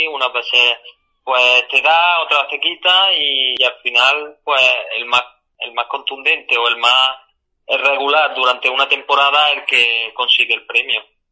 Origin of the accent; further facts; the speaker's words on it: Córdoba, Andalusia, Spain; el Córdoba, bueno, es el equipo de mi ciudad, yo soy cordobés